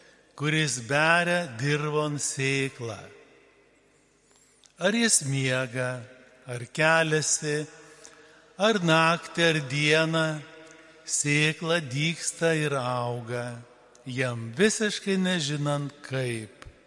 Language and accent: Lithuanian; Klaipėda, Klaipėda County, Lithuania; aš esu tarybiniais metais formuotas kunigas. Aš gimiau, augau Klaipėdoje.